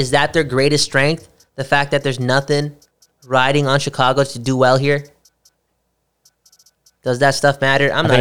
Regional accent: Vancouver, British Columbia, Canada; I'm from Vancouver.

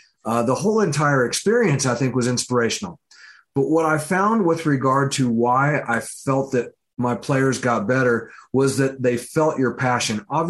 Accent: Hailey, Idaho, United States; I've got to start maybe kind of bringing it to my hometown

